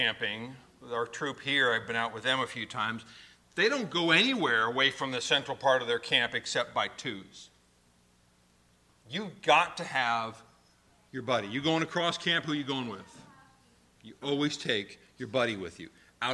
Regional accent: Virginia, United States; We were on the Appalachian Trail. I grew up in Virginia.

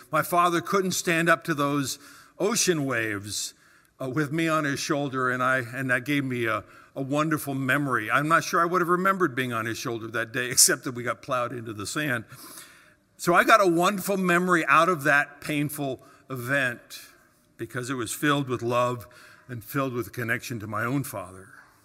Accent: Virginia, United States; remember as a little boy trying to survive in the waves coming up on the beach on the eastern seaboard. I grew up in Virginia.

